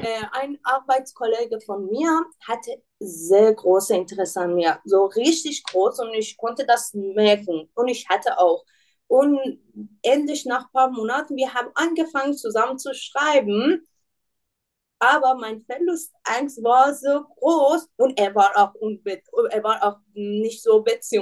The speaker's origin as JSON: {"language": "German", "country": "Iran", "lives_now": "Germany", "said": "Ich bin 31 Jahre alt. Ich komme ursprünglich aus dem Iran"}